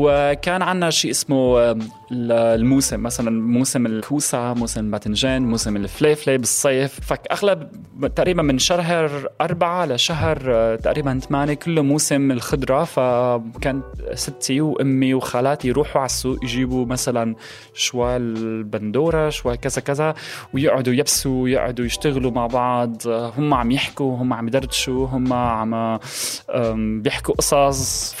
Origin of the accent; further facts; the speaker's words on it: Aleppo, Aleppo Governorate, Syria; moved away; also born or lived in Egypt / Turkey; من حلب سوريا، طلعت من سوريا بال 2012 آخر 2012 بسبب الحرب. رحنا على مصر أنا وأهلي، قعدت بمصر تقريبا سنة، بعدين تركت أهلي رحت على تركيا لحالي. فعشت بتركيا تقريبا سنتين.